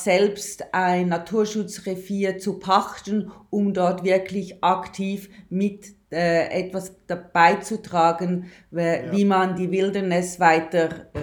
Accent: Lucerne, Switzerland; accent: Swiss dialect; now in Tanzania; Wie man mit meinem Dialekt hört, ich komme aus der Schweiz und zwar aus der Zentralschweiz. Ich bin am Vierwaldstättersee in Luzern groß geworden

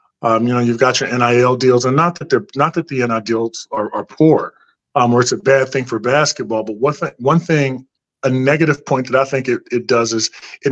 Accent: New Jersey, United States; And, you know, growing up in South Jersey, we were, you know, always traveling up to Philadelphia to play in the Sunny Hill League.

